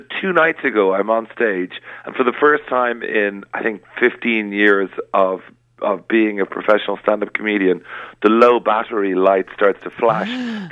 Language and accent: English; Leinster, Ireland; I was the 1990 East Leinster Under 14s triple jump bronze medalist